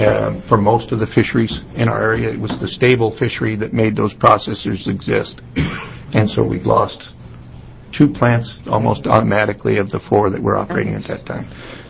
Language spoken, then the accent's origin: English; Oregon, United States; as I said, Hecate, not Aceta. I am local. I'm not from California. That's how we tell the difference.